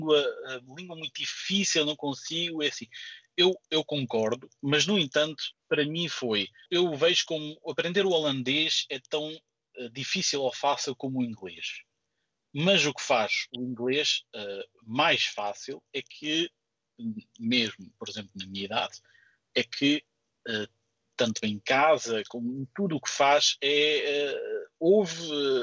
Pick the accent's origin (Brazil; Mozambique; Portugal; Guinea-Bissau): Portugal; now in Netherlands; Sim, fico feliz quando tenho que dizer que sou português e que as pessoas questionam: ah, então, e fala assim tão bem e está aqui há 10 anos.